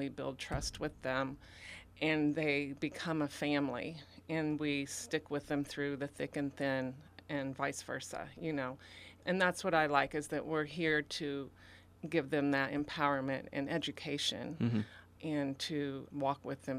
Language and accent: English; Litchfield, Illinois, United States; as well as I am from Litchfield as well.